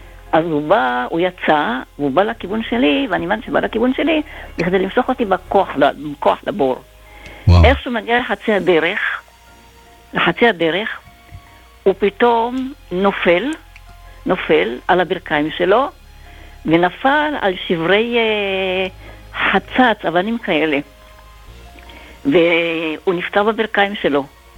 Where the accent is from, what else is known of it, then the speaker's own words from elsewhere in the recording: Herzliya, Tel Aviv District, Israel; גרתי בהרצליה, וכשהייתי ילדה בת בסביבות 9 משהו כזה